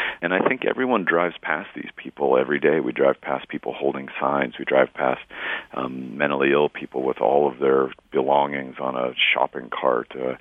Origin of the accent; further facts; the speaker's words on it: Spokane, Washington, United States; Statistical Abstract, for my hometown, Spokane, Washington, which I wrote, you know, as an essay, I suppose.